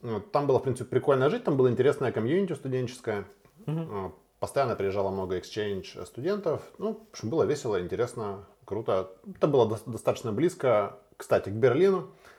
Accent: Novosibirsk, Novosibirsk Oblast, Russia; now in Berlin, Germany; изначально я из Новосибирска. Это относительно большой город, в принципе, у нас живет где-то 1,5 миллиона человек.

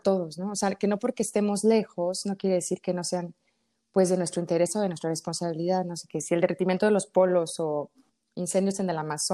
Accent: Mexico; Digo, vengo de México y también hay muchísimo turismo, pero es distinto

